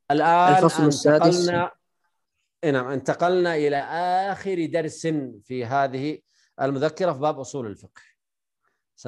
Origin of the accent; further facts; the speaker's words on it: Saudi Arabia; يعني عندنا في السعودية مثلا